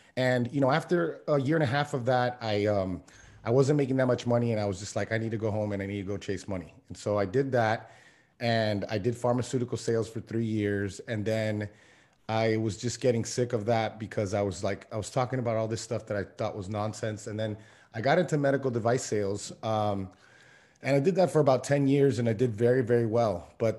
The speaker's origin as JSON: {"language": "English", "town": "Miami", "region": "Florida", "country": "United States", "tie": "born or raised there", "said": "Yeah, I mean, I grew up in Miami. I've always been into sports, athletics, nutrition, all that stuff."}